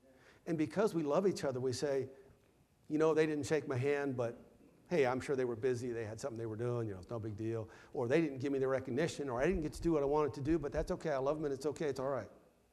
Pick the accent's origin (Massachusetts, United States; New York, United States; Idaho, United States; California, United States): Idaho, United States; I was not raised in the South. I just realized the other day, I was raised in Southern Idaho.